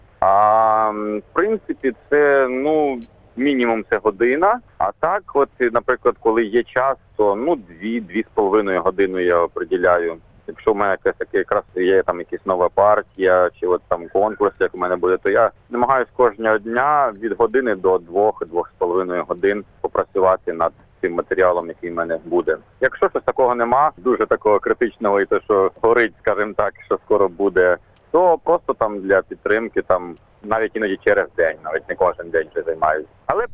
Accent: Pavlohrad, Dnipropetrovsk Oblast, Ukraine; born there; Я народився в Павлограді, Дніпропетровської області, досить такому невеличкому місті, Шахтарському.

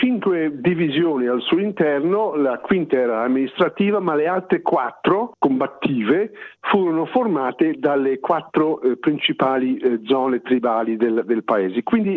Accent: New Zealand; noi neozelandesi, perché io sono nato e cresciuto in Nuova Zelanda

